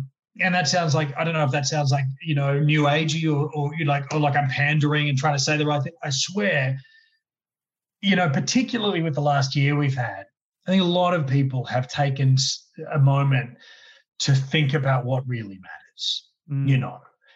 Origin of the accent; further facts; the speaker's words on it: Brisbane, Queensland, Australia; I mean, as a kid growing up in Brisbane